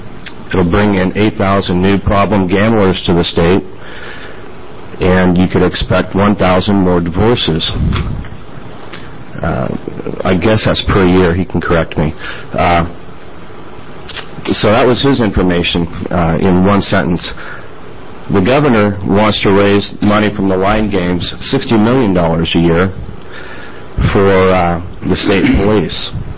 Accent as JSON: {"language": "English", "town": "Eugene", "region": "Oregon", "country": "United States", "said": "from Eugene."}